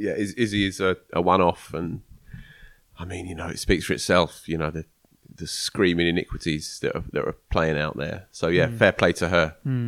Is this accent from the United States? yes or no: no; Chelmsford, East of England, United Kingdom; I was there for Thursday and Friday. It's my hometown. Yeah. I love the place.